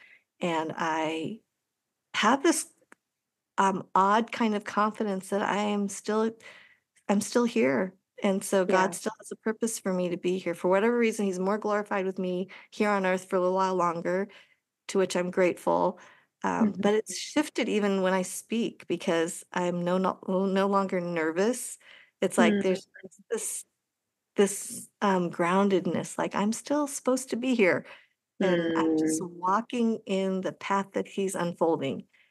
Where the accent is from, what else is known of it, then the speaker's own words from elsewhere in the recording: Colorado, United States; also born or lived in Wisconsin; I was born in Wisconsin and grew up in Colorado, but I'm still othered. Like, people see me and think that I'm from another country, where it's like, actually, no, like, you know, I'm American.